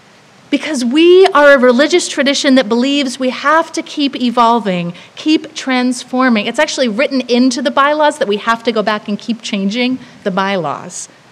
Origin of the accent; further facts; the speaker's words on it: Tennessee, United States; I'm from East Tennessee, the Buckle in the Bible Belt, and the work my church was doing growing up was risky work